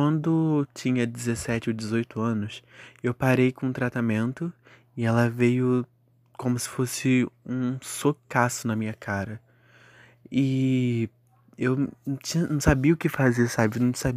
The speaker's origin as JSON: {"language": "Portuguese", "region": "Rio de Janeiro", "country": "Brazil", "tie": "born or raised there", "said": "tenho 20 anos, sou nascido e criado no Rio de Janeiro"}